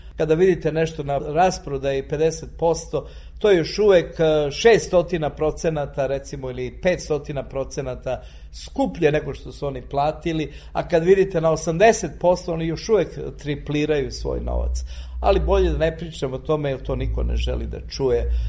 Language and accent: Serbian; Serbia; Ja kažem, ja sam Srbin.